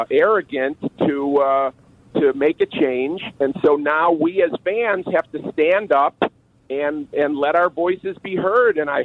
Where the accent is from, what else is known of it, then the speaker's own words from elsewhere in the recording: Highland Park, Illinois, United States; You know, I grew up in Highland Park. I'm not sure why I chose the Sox over the Cubs